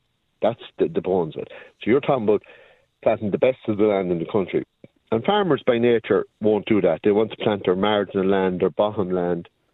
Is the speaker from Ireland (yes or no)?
yes; Leinster, Ireland; I'm from County Offaly originally, where the minister comes from